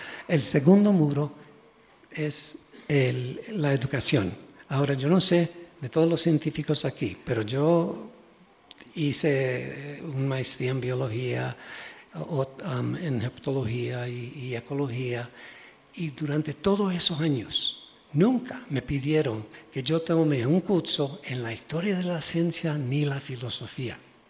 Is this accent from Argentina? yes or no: no; Puerto Rico; Aunque yo soy puertorriqueño y yo sé de la colonización